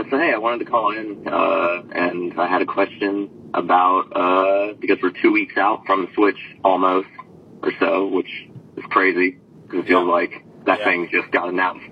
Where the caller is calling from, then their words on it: Georgia, United States; Hey, this is … from Georgia.